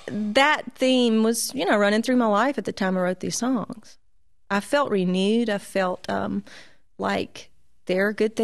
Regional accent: Alabama, United States; I was raised in South Alabama. So I wasn't in church every time the door was open, but I was there probably once a month

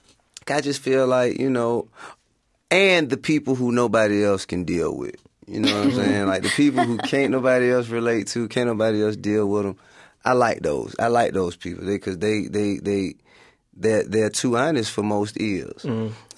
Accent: Atlanta, Georgia, United States; and forgive me, but I'm from Atlanta, so I just kind of feel obligated to make at least one strip club record.

